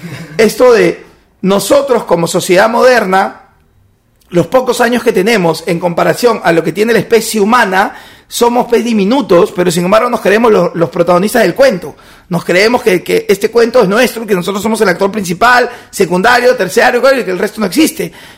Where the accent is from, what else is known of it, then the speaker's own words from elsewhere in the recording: Peru; como sociedad, como peruano, nos encantan las etiquetas.